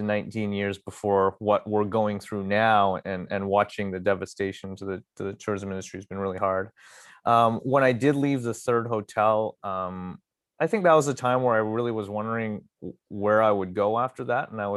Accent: Burnaby, British Columbia, Canada; I'm born and raised here. So I'm North Burnaby and kind of always lived here.

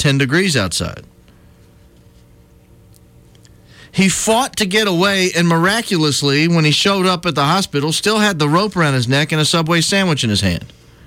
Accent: Chicago, Illinois, United States; did this actually happen in my hometown of Chicago?

